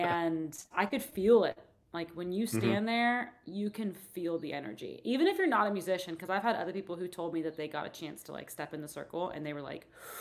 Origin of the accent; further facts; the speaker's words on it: Houston, Texas, United States; And like you said, I'm from Houston. My whole family is from Louisiana.